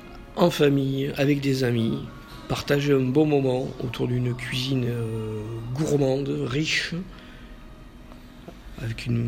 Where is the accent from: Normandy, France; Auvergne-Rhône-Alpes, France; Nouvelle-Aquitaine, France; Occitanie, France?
Occitanie, France; Béziers; D'abord, parce que c'est un peu ma région d'origine aussi. Et donc, je suis peut-être un peu subjectif. Biterrois, ouais. Je suis né à Béziers, j'ai grandi dans l'Hérault.